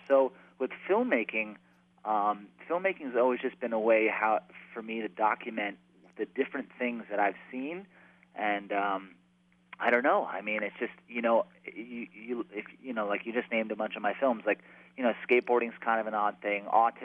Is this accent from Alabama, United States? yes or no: no; Mamaroneck, New York, United States; Mayapack, New York. So like Westchester County area.